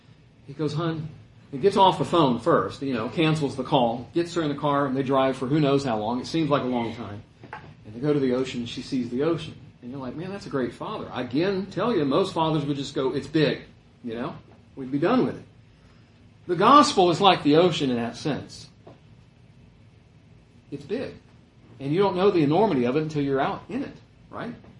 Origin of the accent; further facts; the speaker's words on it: Port Arthur, Texas, United States; born there; I was born in Port Arthur. Total different county, Jefferson County. Way far away east now. About 100 miles from Conroe, I guess.